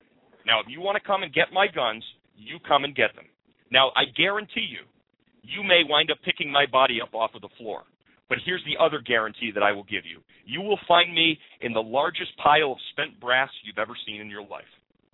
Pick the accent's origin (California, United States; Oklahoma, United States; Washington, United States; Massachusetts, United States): Massachusetts, United States; I grew up in Massachusetts. We had the Northampton State Hospital.